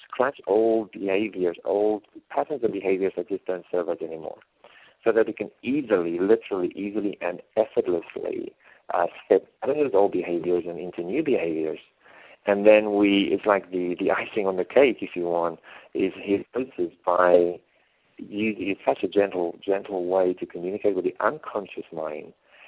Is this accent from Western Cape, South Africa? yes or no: yes; Cape Town, Western Cape, South Africa; Now, I'm from South Africa. I'm from Cape Town, you know, with Table Mountain.